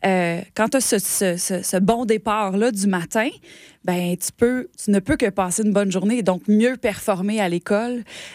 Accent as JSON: {"language": "French", "town": "Saint-Lin–Laurentides", "region": "Quebec", "country": "Canada", "said": "Je viens de Saint-Lin-Laurentide."}